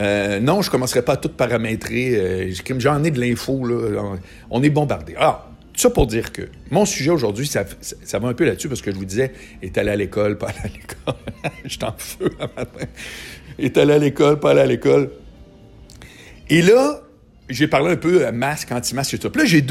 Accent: Montréal, Quebec, Canada; je suis à Montréal, je suis un Canadien avec mon dollar de pauvre

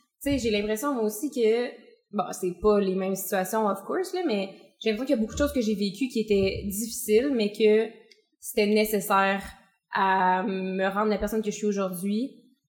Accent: Rouyn-Noranda, Quebec, Canada; also born or lived in La Sarre; je viens de Rouen, dans le sens où j'ai déménagé à Rouen, j'étais quand même jeune, puis j'ai grandi à Rouen la majorité. J'étais à Rouen la majorité de ma vie

